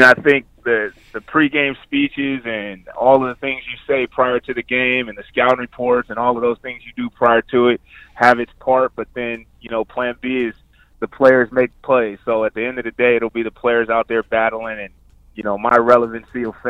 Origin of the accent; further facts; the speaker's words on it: California, United States; a lot of it came down to the fact that I'm from California originally